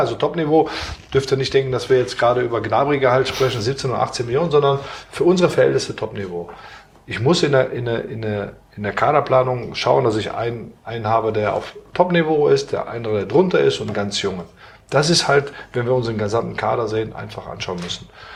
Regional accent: Aachen, North Rhine-Westphalia, Germany; Gut. Ist ja meine Heimatstadt

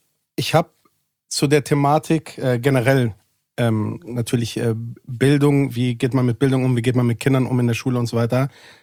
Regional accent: Greece; ich bin ja Grieche

